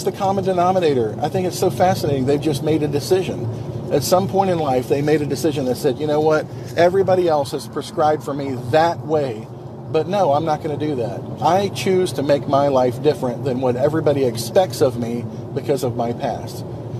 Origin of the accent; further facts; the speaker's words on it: Jacksonville, Florida, United States; because he's loves the Jacksonville Jaguars, and I grew up in Jacksonville, and he has to be unique.